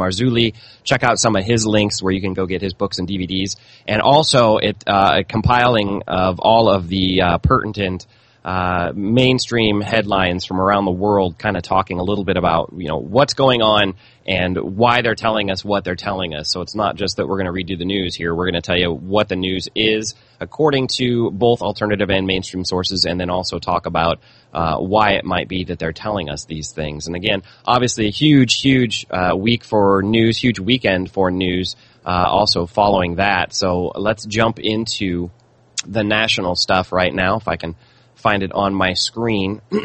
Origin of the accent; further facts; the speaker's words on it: St. Louis, Missouri, United States; A lot of you guys know that I grew up in St. Louis, and right across the river from St. Louis is the Cahokia Mounds.